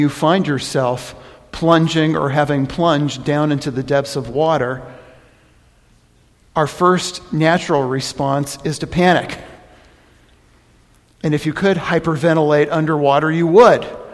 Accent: California, United States; Unprecedented destruction by fires in my home state of California.

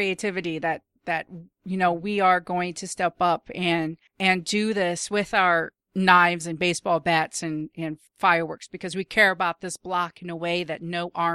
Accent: United States; I'm American. I don't know, like, I was born and raised in America.

